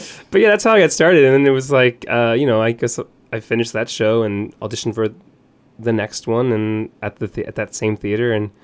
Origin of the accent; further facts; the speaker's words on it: Seaford, Delaware, United States; Yes, I'm originally from Seaford, Delaware.